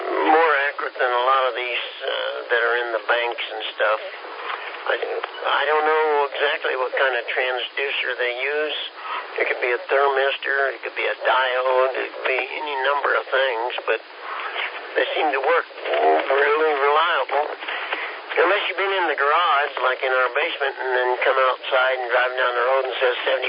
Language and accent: English; Kansas, United States; I'm from Kansas, Roland. We're a little slow, you know, with this traffic stuff.